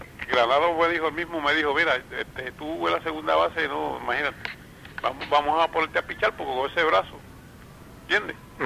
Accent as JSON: {"language": "Spanish", "town": "Guayama", "country": "Puerto Rico", "tie": "born or raised there", "said": "Yo nací en Guayama"}